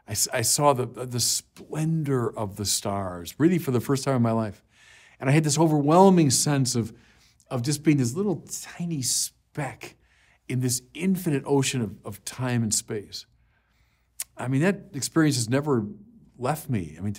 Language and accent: English; Chicago, Illinois, United States; And at the time, I was from Chicago, and I'm light pollution everywhere.